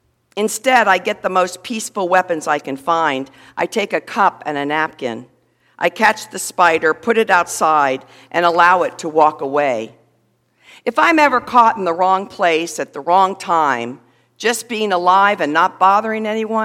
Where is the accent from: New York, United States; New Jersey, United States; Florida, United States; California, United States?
Florida, United States; Miami Shores; And I said, hey, be careful. That's where I'm from. I'm from Miami Shores.